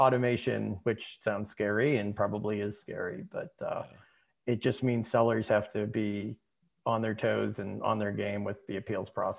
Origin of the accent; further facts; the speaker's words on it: Boston, Massachusetts, United States; also born or lived in Seattle; Yeah, I mean, I grew up here in the Boston area. I lived out in the West Coast for better part of 18, 19 years before I moved back here.